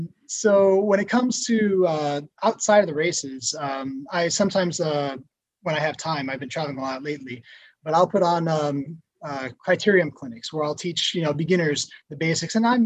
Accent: Brooklyn, New York, United States; now in Tulsa, United States; It's, you know, Tulsa is a little big city. I'm originally from Brooklyn. So I'm used to big cities.

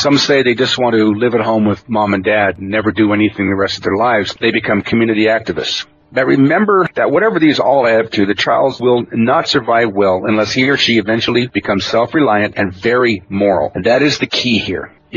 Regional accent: Oregon, United States; I was raised on Klamath. I'm Cherokee, raised in the Klamath Reservation, blood brother to the Hopi and the Yaqui.

